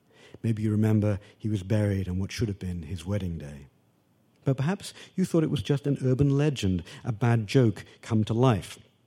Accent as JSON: {"language": "English", "country": "United Kingdom", "tie": "born or raised there", "said": "when I was growing up in Britain in my teens"}